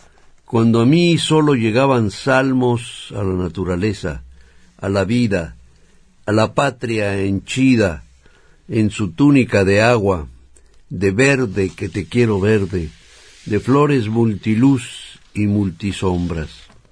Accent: Tabasco, Mexico; Y sobre todo los tiempos que me dediqué a la política en mi tierra. Pues tuve que estar y movilizarme por todo el campo de Tabasco

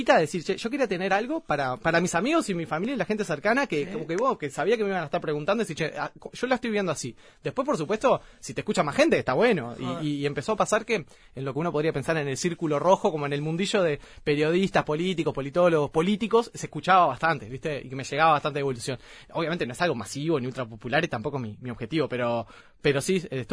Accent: Ciudad de la Costa, Canelones, Uruguay; Yo vengo de una familia así como laburante, trabajadora, entonces está, para poder bancarme, nosotros somos de Ciudad de la Costa

